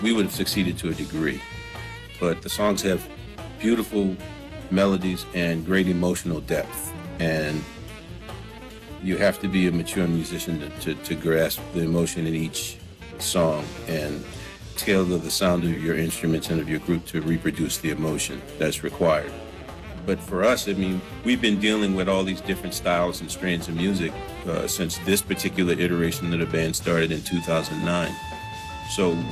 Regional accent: New Orleans, Louisiana, United States; I grew up in New Orleans and grew up singing songs and clanging pencils on a fence

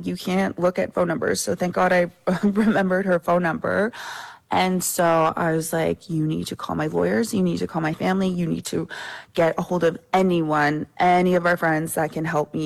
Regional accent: Canada; Why is it that me, as a Canadian citizen with a Canadian passport who offered to pay for her flight home, why am I in here for 2 weeks?

